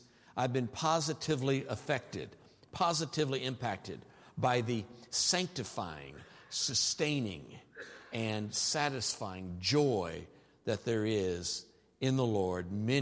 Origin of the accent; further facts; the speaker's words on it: Istanbul, Turkey; My world champions? I'm from Istanbul, you know, or whatever.